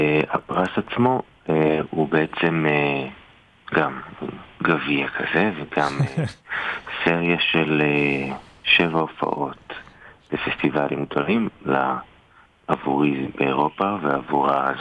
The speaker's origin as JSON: {"language": "Hebrew", "town": "Jaffa", "region": "Tel Aviv District", "country": "Israel", "tie": "born or raised there", "said": "אז אני נולדתי בתל אביב, גדלתי ביפו. אני נולדתי למשפחה מוזיקאית, אבא שלי הוא מוזיקאי, הדודים שלי מוזיקאים, אח שלי גדל אז מוזיקאי כמוני, ככה גם כמה בני דודים שלי."}